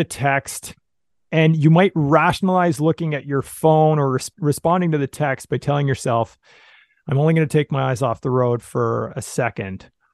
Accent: Canada; I'm Canadian, in case you hadn't noticed with the accent

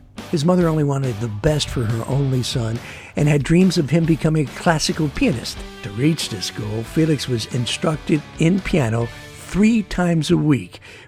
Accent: New York City, New York, United States; Ah, I'm from Manhattan. I grew up in Washington Heights.

